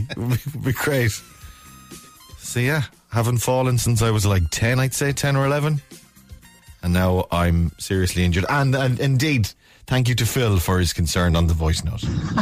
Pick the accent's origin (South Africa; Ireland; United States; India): Ireland; I'm still speaking in English as an Irishman to a Frenchman who has no idea what I'm saying.